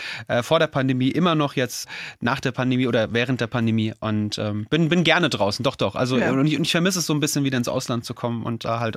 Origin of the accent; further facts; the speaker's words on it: Offenbach am Main, Hesse, Germany; Ich bin 34 Jahre mittlerweile. Ich bin gelernter Erzieher. Ich komme aus Offenbach am Main